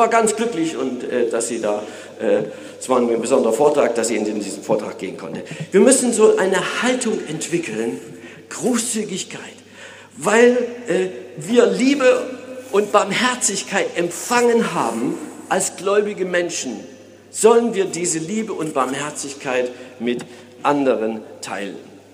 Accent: Berlin, Germany; Ich bin ja Berliner und wenn man in Berlin mit der S-Bahn unterwegs ist

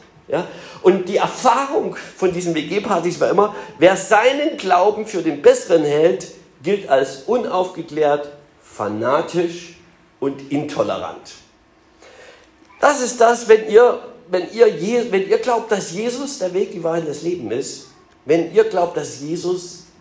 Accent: Saxony, Germany; Es stimmt einfach nicht, obwohl ich Italien mag, ich bin ein Sachse oder ich bin auch ein Deutscher.

